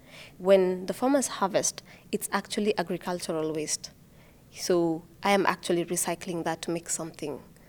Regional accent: Kenya; I'm from Kenya.

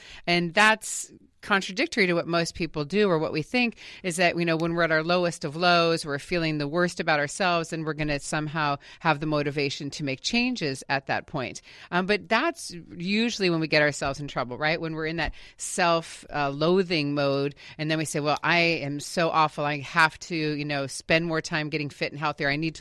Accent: California, United States; And so we're both from the Bay Area, so we drove up to our old stomping grounds yesterday morning

